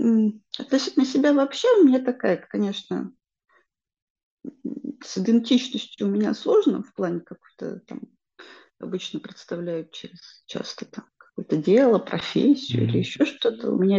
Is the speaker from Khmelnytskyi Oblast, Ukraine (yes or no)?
yes; Khmelnytskyi Oblast, Ukraine; first language Ukrainian; Russian is a second language; also born or lived in Russia; я в существенной степени росла в Украине. То есть украинский – это мой родной язык, на котором я, ну, как бы начинала говорить вот с самого раннего детства.